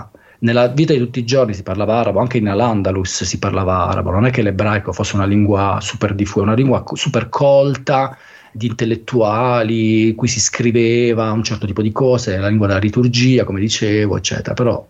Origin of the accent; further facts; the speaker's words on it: Apulia, Italy; anche noi pugliesi abbiamo una tradizione in grico